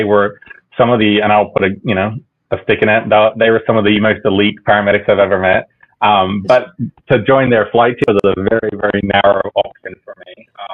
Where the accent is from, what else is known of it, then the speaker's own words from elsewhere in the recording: New South Wales, Australia; And I grew up in the outback of Australia, rural New South Wales in the country, which I think also had a huge influence on me joining the military